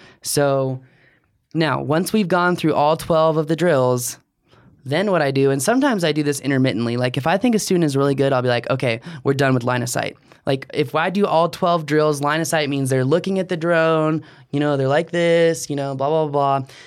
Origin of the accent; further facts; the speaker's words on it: Virginia, United States; Jason's from DC area. That's my hometown. So. Reppin' the hood.